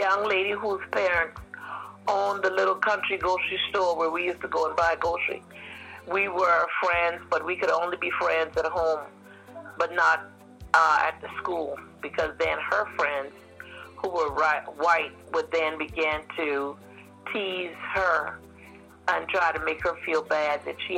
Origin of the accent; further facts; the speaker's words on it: Hollywood, South Carolina, United States; I grew up in South Carolina, a place called Hollywood, South Carolina, a very rural community. In fact, we used to call it the country.